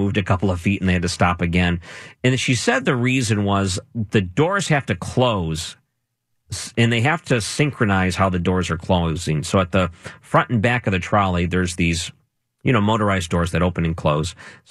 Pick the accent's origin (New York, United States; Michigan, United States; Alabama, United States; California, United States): Michigan, United States; Detroit; Growing up in Detroit, it's not that long of a drive.